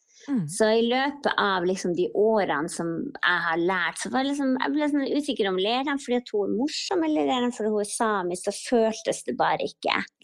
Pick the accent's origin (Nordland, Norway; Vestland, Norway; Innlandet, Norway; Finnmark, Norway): Finnmark, Norway; Indre Billefjord; jeg kommer ifra Indre Billefjord